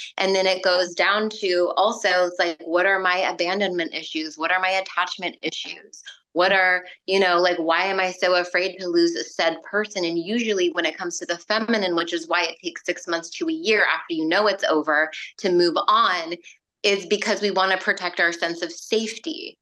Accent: California, United States; So I grew up in San Luis Obispo County on the Central Coast, in the Central Coast of California. Gorgeous, beautiful. My grandmother lived on the property with us.

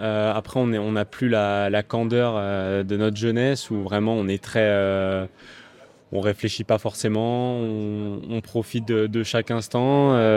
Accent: Bastia, Corsica, France; j'ai 29 ans, je suis né à Bastia, donc évidemment, je viens de Corse

